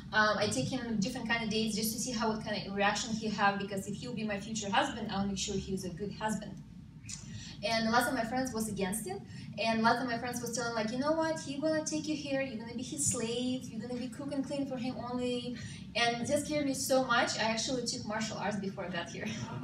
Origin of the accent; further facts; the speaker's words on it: Ukraine; English is a second language; now in United States; My story, I was raised and born in Ukraine, and my life was amazing until I came to America and I realized my life was sunk.